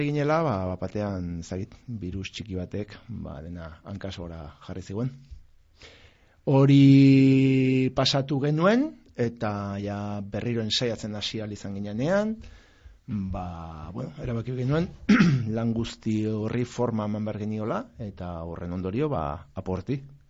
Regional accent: Basque Country, Spain; Gipuzkoan gehien bat, Gipuzkoa gara.

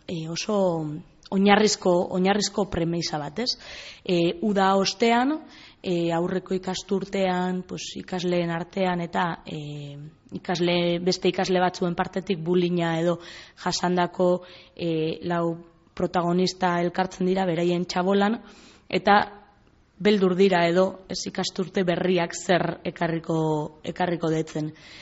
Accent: Eibar, Basque Country, Spain; Ni Eibartarra naiz

